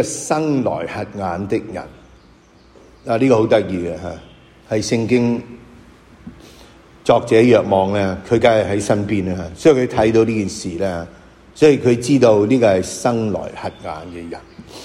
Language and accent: Cantonese; China; 呢啲咧有少少似我哋中国人啊